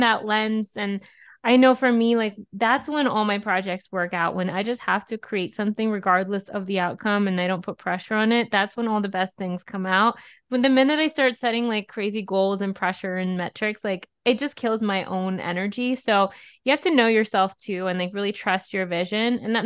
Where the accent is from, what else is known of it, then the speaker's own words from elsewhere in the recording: Russia; English is a second language; now in United States; So I grew up in Russia. And when I moved to America, that became like a really big outlet for me.